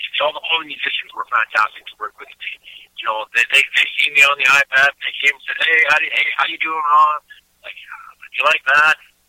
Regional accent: Eastern Canada, Canada; And I come from Eastern Canada, in Eastern Canada, we're kind of famous for something called kitchen parties.

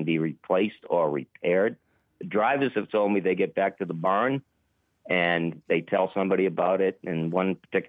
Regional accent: Arlington, United States; I'm from Arlington. I take the bus a lot, mostly just local.

